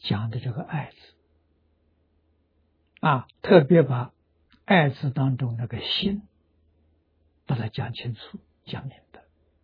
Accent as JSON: {"language": "Chinese", "country": "China", "said": "我们中国人叫它做情啊"}